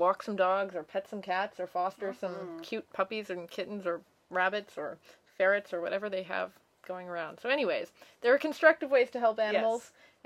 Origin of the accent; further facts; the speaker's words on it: Edmonton, Alberta, Canada; Or I guess we could just move up to my hometown, Edmonton.